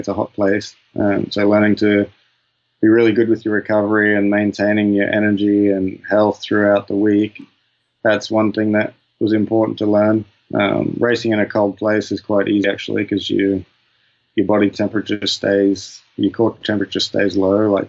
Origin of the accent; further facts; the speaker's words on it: Cairns, Queensland, Australia; that was more what was involved with the lead up to Cairns, just learning how to race at home.